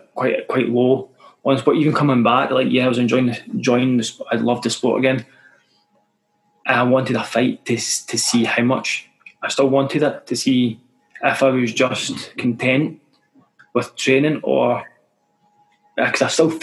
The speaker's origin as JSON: {"language": "English", "region": "Scotland", "country": "United Kingdom", "said": "I'm from Scotland, we're all whiter than Casper"}